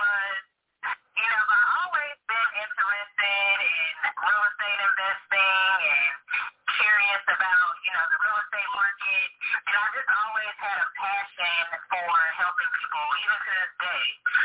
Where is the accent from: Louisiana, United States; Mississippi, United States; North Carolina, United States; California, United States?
North Carolina, United States; Raleigh; As you stated, I am from Raleigh, North Carolina. I have been living in Raleigh for pretty much my entire life.